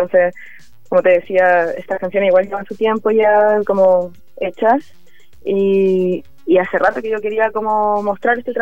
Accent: Talcahuano, Biobío, Chile; now in Santiago, Chile; Yo me vine de Concepción, de Talcahuano, porque necesitaba cómo desarrollar esto que me gusta tanto hacer.

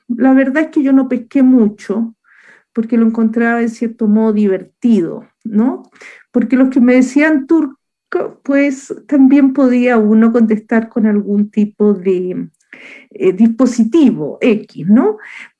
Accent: Chile; yo no soy palestina, sino tengo una descendencia de origen palestino, yo soy chilena

